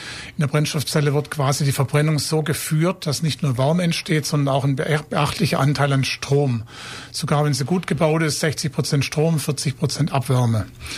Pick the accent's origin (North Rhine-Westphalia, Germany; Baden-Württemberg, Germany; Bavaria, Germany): Baden-Württemberg, Germany; Heidenheim; Also wir kommen beide gebürtig aus Heidenheim.